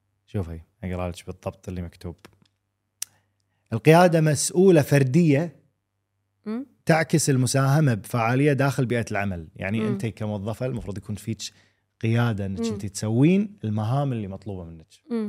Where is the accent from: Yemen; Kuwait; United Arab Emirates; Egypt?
Kuwait; ينفع معنا إحنا كويتيين